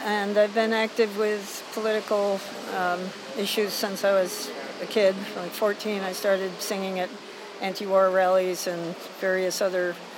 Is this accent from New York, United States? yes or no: yes; Niskayuna, New York, United States; I grew up in, I was born in Colony, I grew up in Niskayuna, moved into downtown Schenectady.